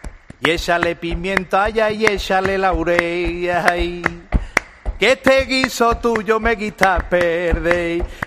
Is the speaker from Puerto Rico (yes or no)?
no; Jerez de la Frontera, Andalusia, Spain; un poquito de bulería, soy de Jerez, pues puedo cantar bulería